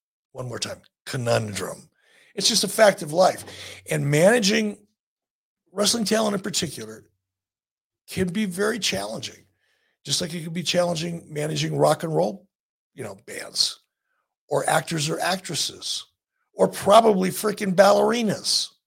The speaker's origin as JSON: {"language": "English", "town": "Los Angeles", "region": "California", "country": "United States", "said": "and I'm from Los Angeles."}